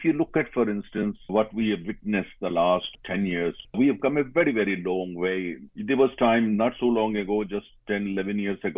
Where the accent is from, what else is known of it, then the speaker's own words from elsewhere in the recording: India; And of course, as an Indian, I feel very proud about it.